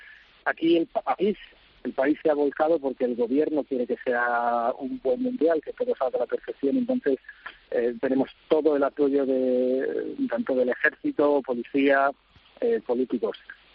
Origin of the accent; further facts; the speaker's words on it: Spain; a todos los que somos españoles nos gustaría poder volver a España